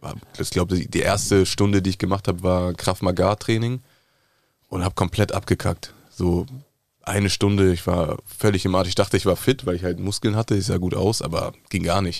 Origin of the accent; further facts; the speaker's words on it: Hamburg, Germany; auch aus Hamburg, wie Harry. Ende 20